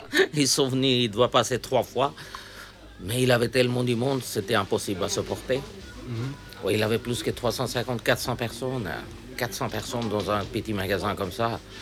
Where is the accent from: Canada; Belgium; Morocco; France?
Belgium; French is a second language; also born or lived in Pakistan; comme la lune. Je suis né en Pakistan, mais je suis grandi ici en Belgique. Ça fait 35 ans que je vis ici en Belgique.